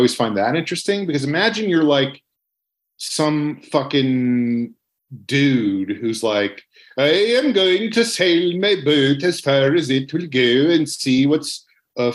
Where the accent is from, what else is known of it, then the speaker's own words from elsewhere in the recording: Australia; I am Australian.